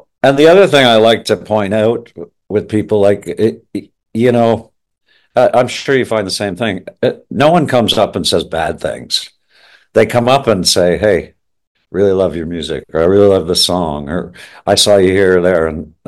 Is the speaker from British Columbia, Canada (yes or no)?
no; Kingston, Ontario, Canada; because I think we're from Kingston and we kind of whip in and play the horseshoe, but then take off to Sudbury or wherever.